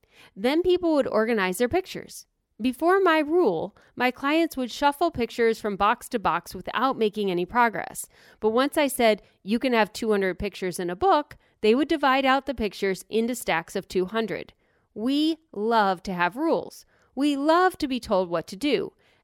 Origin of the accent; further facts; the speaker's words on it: United States; This is not something Americans can do, especially me. I'm as American as you can be as far as this is concerned.